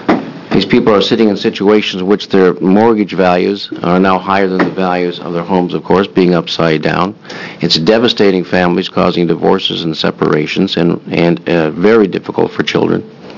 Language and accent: English; Oregon, United States; I'm from Southern Oregon, District 3